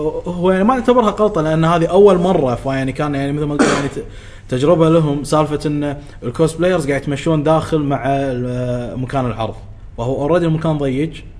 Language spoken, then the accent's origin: Arabic; Kuwait; شوف شلون عندنا بالكويت هنا